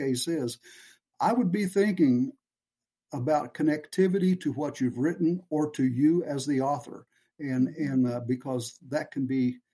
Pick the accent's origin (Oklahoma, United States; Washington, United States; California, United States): Oklahoma, United States; Cushing; I launched the book in Cushing, Oklahoma, my hometown, where I graduated high school